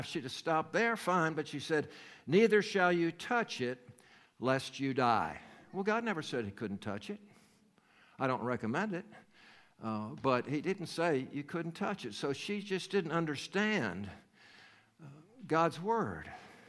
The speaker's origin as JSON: {"language": "English", "region": "North Carolina", "country": "United States", "said": "You know, I'm from North Carolina, and in the mountains of the state I live in, and into Tennessee and some of the surrounding areas"}